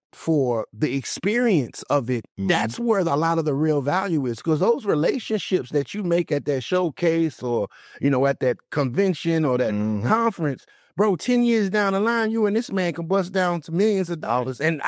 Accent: McKinney, Virginia, United States; also born or lived in Fort Knox, Kentucky; We left like a couple of weeks after I was born, went to Virginia. So I'm from Virginia. I'm from a small town called Dinwiddie.

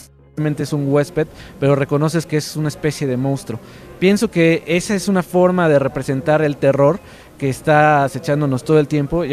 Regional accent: Cuernavaca, Morelos, Mexico; born there; Nací en Cuernavaca, orgullosamente cuernavacense, morelense.

